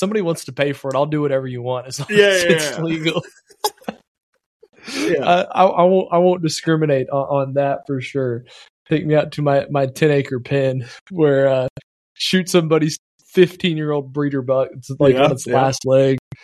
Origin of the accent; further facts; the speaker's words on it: Fort Worth, Texas, United States; I make a very clear delineation that I'm from Fort Worth.